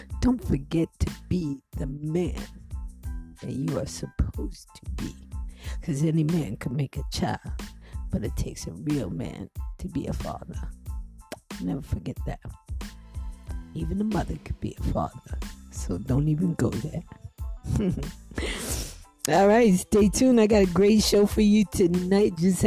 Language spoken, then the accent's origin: English; New Jersey, United States; And I'm from Jersey.